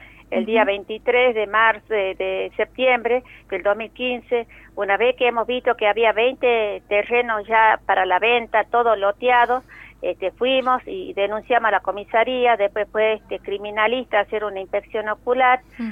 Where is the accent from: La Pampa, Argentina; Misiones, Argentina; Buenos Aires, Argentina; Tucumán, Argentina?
Tucumán, Argentina; El Mollar; desde que mi pueblo, mi comunidad, a una asamblea extraordinaria en la plaza principal del Mollar